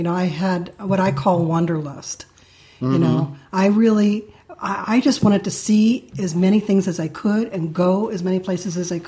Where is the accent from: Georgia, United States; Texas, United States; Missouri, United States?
Missouri, United States; St. Louis; I'm not small. I'm from St. Louis, but lower middle class family.